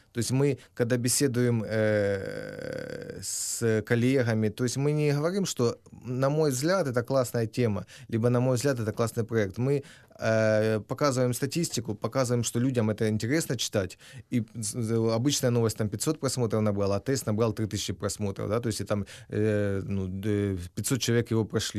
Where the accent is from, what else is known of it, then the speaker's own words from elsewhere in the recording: Horlivka, Donetsk Oblast, Ukraine; moved away; я вам скажу, что я же сам из Горловки, я, правда, не вот 5 лет уже не ездил в родной город